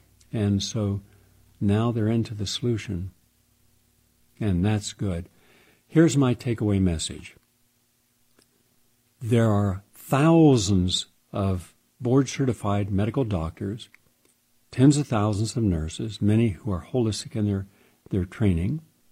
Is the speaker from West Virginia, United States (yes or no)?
yes; West Virginia, United States; All of the good people in West Virginia, my home state.